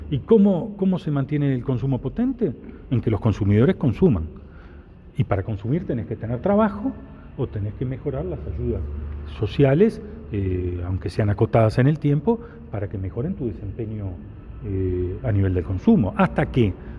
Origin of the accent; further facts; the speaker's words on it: Uruguay; Entre el déficit y los uruguayos, yo opto por los uruguayos.